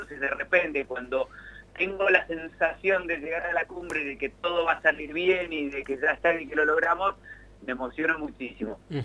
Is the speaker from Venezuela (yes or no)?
no; Mendoza, Argentina; born there; moved away; yo soy nacido en Mendoza, si bien nací ahí en el 70 y después me fui durante mucho tiempo